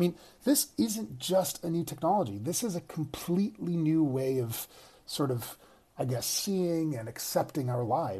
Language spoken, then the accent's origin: English; California, United States; I'm still in London as I record this, but in any event, my home state of California